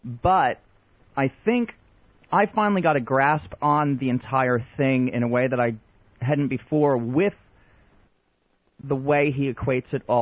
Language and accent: English; New Jersey, United States; born there; accent: mutt; also born or lived in Texas / Northern California / Northern Germany; Well, I was born in New Jersey.